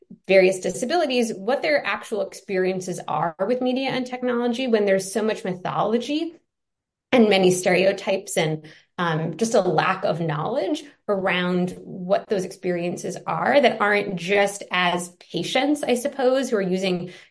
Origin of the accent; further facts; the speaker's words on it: New York City area, United States; But yeah, as somebody growing up in the New York City area suburbs, over the course of college, I would be able to live at home over the summer and commute into the city to have those internships.